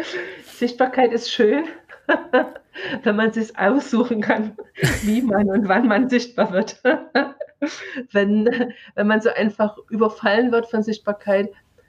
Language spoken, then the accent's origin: German; East Germany, Germany; Ich bin ja im Osten Deutschlands aufgewachsen und da gibt es nochmal so Besonderheiten